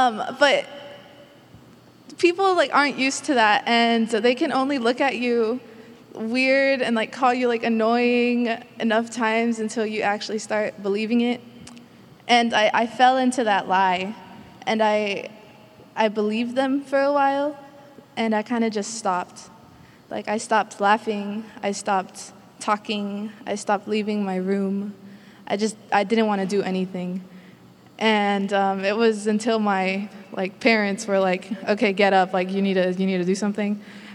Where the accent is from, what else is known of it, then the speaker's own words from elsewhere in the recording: Olathe, Kansas, United States; I'm from Olathe, Kansas.